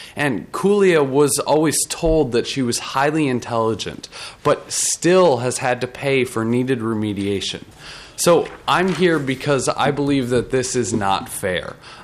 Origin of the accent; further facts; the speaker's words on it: Bloomington, Minnesota, United States; I grew up in Western Bloomington.